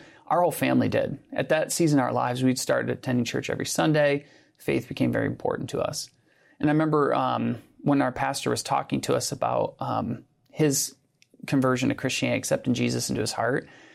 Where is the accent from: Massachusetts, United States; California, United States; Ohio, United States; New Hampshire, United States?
Ohio, United States; Fremont; My journey begins, I'm from Northwest Ohio. Fremont, Ohio is where I was born. I was raised in a really good family.